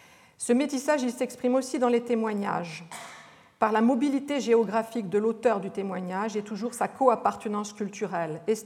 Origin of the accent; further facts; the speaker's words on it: France; Cette extériorité est particulière quand on vient de France. Je me souviens qu'en arrivant à l'aéroport de Kigali, je me suis demandé « Mais toi, Française, qu'est-ce que tu fais là ?»